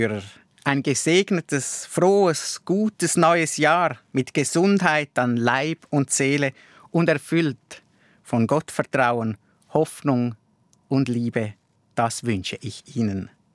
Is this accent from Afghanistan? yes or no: no; Graubünden, Switzerland; Im Safiental, wo ich aufgewachsen bin, gab es das Wort barme. So wurde die Futterkrippe der Kühe genannt.